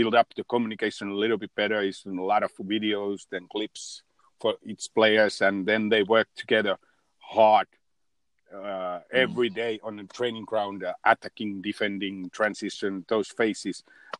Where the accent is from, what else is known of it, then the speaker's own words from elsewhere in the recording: Finland; I'm also from Finland